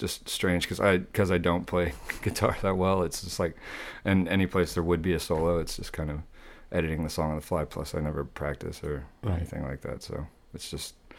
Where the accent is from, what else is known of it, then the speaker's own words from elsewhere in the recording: Katy, Texas, United States; also born or lived in New Jersey; But I grew up there in Katy, outside of Houston, until I was 18.